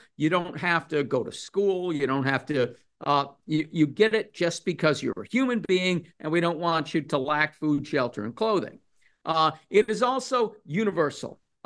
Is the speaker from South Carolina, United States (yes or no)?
no; Cassopolis, Michigan, United States; I grew up in Cassopolis, Michigan, in a little rural town between South Bend, Indiana and Kalamazoo.